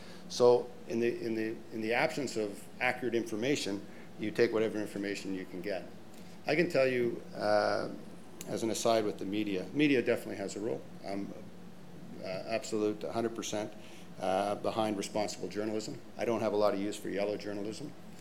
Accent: Canada; as a Canadian

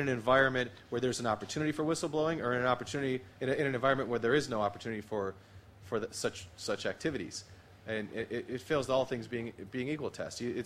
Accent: United States; I just picked the United States because I'm American, I understand people here are from other countries as well.

